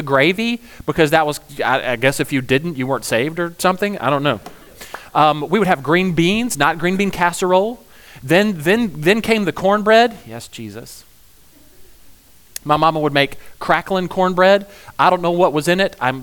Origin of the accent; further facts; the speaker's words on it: Georgia, United States; We're from Georgia. What? We put pecans in everything, pecans and bacon.